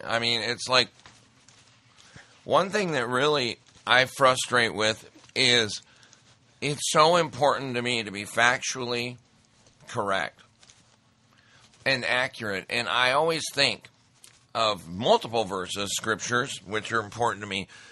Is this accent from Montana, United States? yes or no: yes; Montana, United States; I grew up in Montana. We have saline seep.